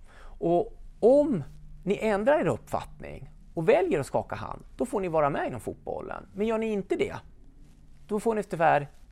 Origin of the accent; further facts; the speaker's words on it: Västerås, Västmanland County, Sweden; Jag växte upp faktiskt på området i Västerås på Viksäng.